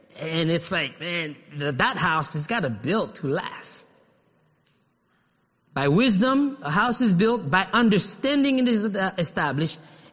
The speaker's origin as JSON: {"language": "English", "country": "Haiti", "tie": "born or raised there", "said": "I'm telling you, I grew up in Haiti, I never heard about earthquake."}